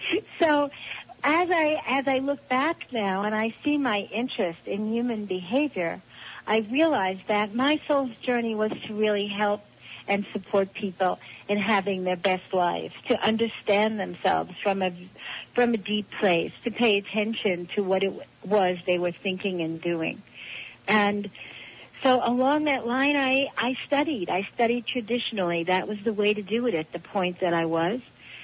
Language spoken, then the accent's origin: English; Brooklyn, New York, United States; For me, growing up in Brooklyn, New York, in a house that had some steps in the front, we called it a stoop, was really the beginning of my soul's journey